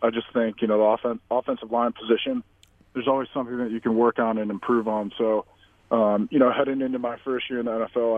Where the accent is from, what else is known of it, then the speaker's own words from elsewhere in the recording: Ohio, United States; growing up in Ohio, I wanted to go to Ohio State.